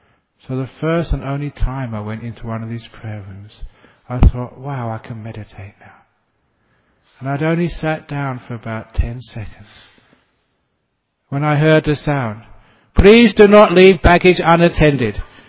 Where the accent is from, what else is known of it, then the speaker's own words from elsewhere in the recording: London, United Kingdom; from my youth, you know, growing up in London, a very, very busy city.